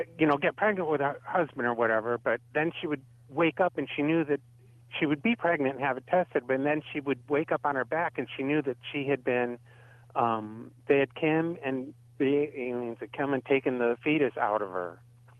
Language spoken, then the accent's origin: English; Las Vegas, Nevada, United States; I grew up in Vegas, so this was all in Vegas.